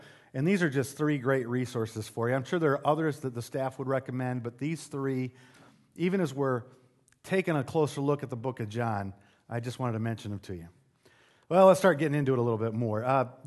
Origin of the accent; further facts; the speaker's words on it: Michigan, United States; now in Kansas City, United States; I grew up in Michigan, so by default, I was a Detroit Tigers, Detroit Red Wings, Detroit Pistons fan, and Detroit Lions fan